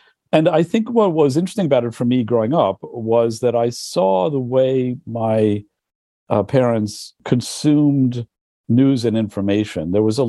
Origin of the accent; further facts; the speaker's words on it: New York City, New York, United States; growing up in the Village, it was a much more of a community. It was much more middle class. It had still a large Italian population, mostly working class.